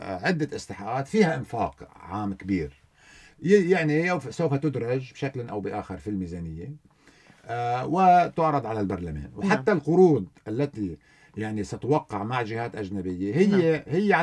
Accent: Lebanon

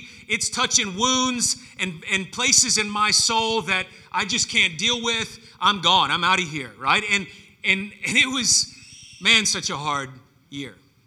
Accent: the South, United States; I grew up saying that in the South in the United States.

